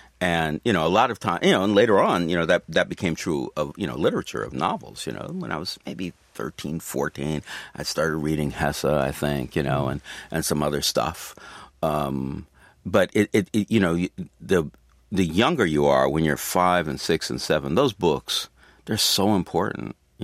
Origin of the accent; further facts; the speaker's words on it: California, United States; now in New York, United States; And, you know, I'm from California. That's the way people in California think.